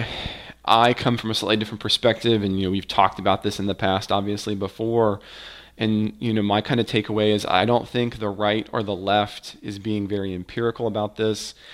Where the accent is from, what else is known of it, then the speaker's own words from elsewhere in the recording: Parkland, Florida, United States; were talking about this in Parkland, Florida. It was difficult for me to talk about because this is my hometown, effectively.